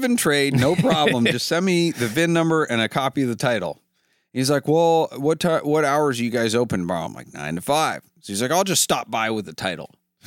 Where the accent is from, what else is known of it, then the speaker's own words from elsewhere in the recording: Solon, Ohio, United States; I'm from Solon. I'm just around the corner, but I didn't bring the car.